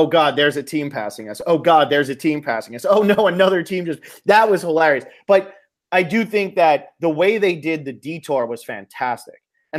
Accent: United States; Maybe I'm just assuming because I'm American.

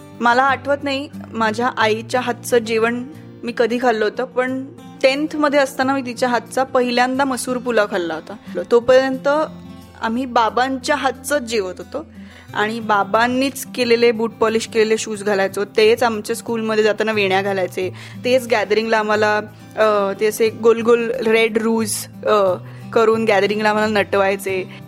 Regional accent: Pune, Maharashtra, India; born there; माझा जन्म पुण्यातलाच आहे. मी कृष्णा हॉस्पिटलमध्ये जन्माला आले, कोथरूडमध्ये

